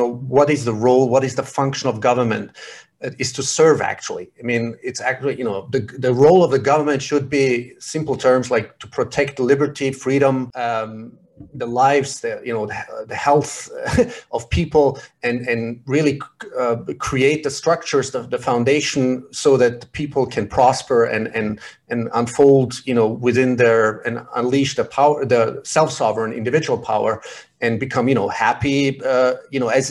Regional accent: Austria; I was raised in Austria

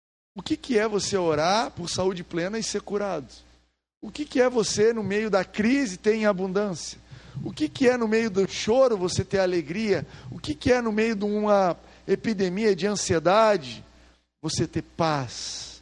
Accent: Goiás, Brazil; Somos de Goiás. Em Goiás

